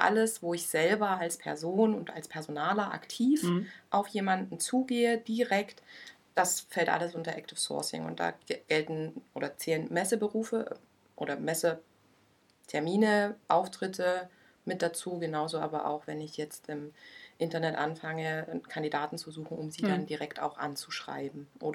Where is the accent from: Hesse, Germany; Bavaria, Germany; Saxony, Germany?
Saxony, Germany; now in Leipzig, Germany; Ich bin aufgewachsen im Erzgebirge und bin dann 2016 nach Leipzig gezogen